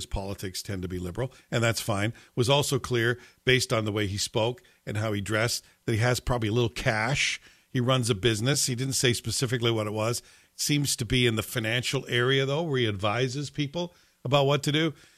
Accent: Scotland, United Kingdom; born there; I was born in Scotland.

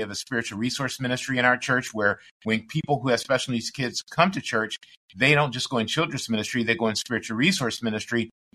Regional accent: Michigan, United States; I played sports growing up in Michigan, basketball specifically.

